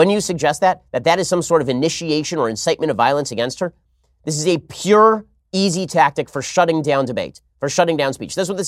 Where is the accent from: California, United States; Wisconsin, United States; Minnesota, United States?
Minnesota, United States; given the president's visit to my home state of Minnesota on Monday.